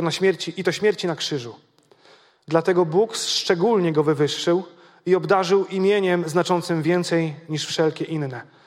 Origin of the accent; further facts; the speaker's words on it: Gorlice, Lesser Poland, Poland; temu miałem przywilej być w mojej rodzinnej miejscowości w Gorlicach